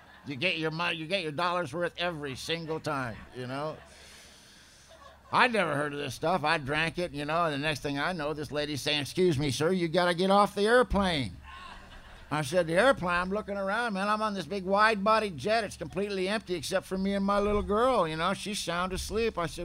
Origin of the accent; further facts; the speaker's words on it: California, United States; I'm from Southern California. That ain't no big deal, you know. But you people in the South are really uptight, man.